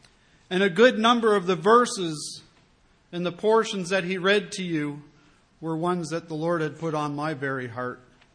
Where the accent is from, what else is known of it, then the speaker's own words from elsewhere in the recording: Laurinville, New Brunswick, Canada; Where I grew up in Laurinville, New Brunswick